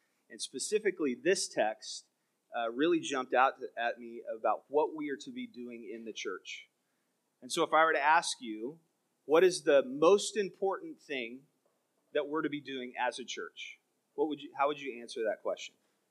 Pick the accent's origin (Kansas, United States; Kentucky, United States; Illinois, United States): Kansas, United States; Hutchinson; So I grew up in Hutchinson, just down the road.